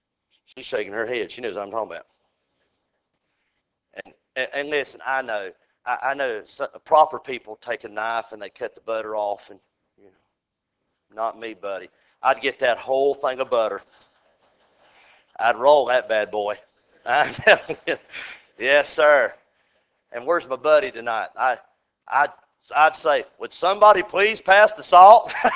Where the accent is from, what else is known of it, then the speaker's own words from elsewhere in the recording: the South, United States; Yes, I'm a Southerner.